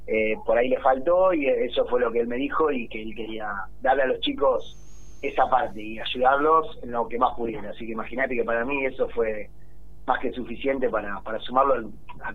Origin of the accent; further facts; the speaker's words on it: Moreno, Buenos Aires Province, Argentina; Del centro de Moreno.